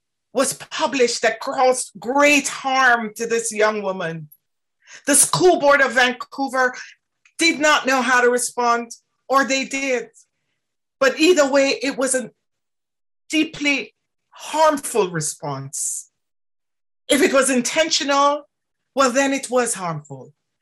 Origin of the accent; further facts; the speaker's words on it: Jamaica; what it would have been to me as a child growing up in Jamaica